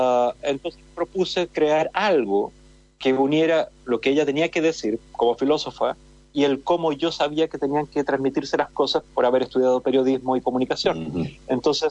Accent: Chile; moved away as an adult; now in Barcelona, Spain; me vine a Barcelona, por eso yo soy chileno, ya se me nota. Vivo en Barcelona porque me vine a estudiar aquí.

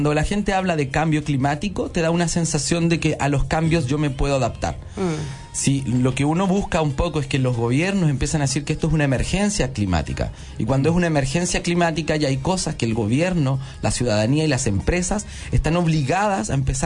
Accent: Chuquicamata, Antofagasta, Chile; yo soy de provincia, soy de Chuquicamata, una ciudad que desapareció por la extracción excesiva

